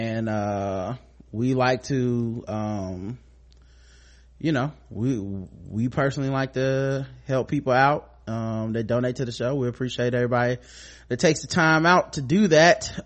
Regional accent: United States; So I grew up in Jamaican and Vietnamese cultures. Going home was like going to Little Jamaica. My father often reminded my sister and me, we no American. We got citizenship though

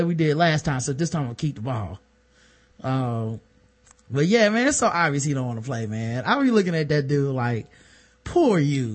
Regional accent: Ohio, United States; only like Cleveland because I'm from Ohio and now live in Cleveland.

